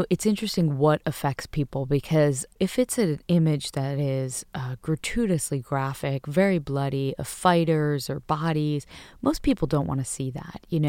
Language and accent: English; United States; I mean, I never tell anyone I'm American unless I'm asked to sort of show a passport.